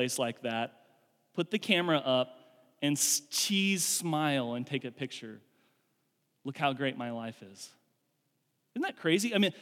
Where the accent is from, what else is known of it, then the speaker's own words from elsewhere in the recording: Kansas, United States; We grew up in Kansas, go to Colorado